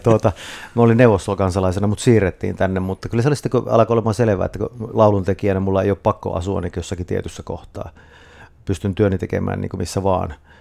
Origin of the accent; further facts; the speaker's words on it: Martinniemi, North Ostrobothnia, Finland; also born or lived in Sweden / Kokkola; No 3-vuotias oli sitten. Että kyllä ja sitten kun mä asuttiin 2 vuotta Kokkolassa, mulla oli 5, kun muutettiin Martinniemeen